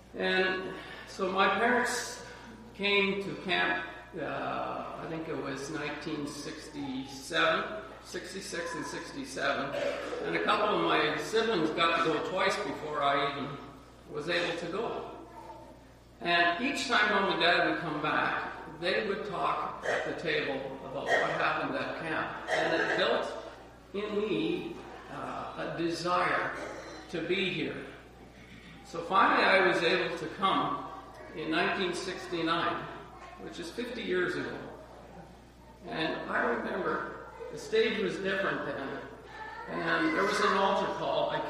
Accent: Ontario, Canada; I came from a family of seven, and so I grew up in Ontario. Of course, it's a long ways from here.

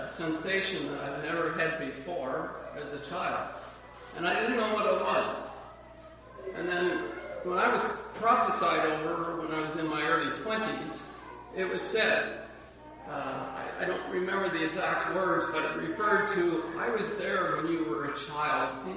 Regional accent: Ontario, Canada; I came from a family of seven, and so I grew up in Ontario. Of course, it's a long ways from here.

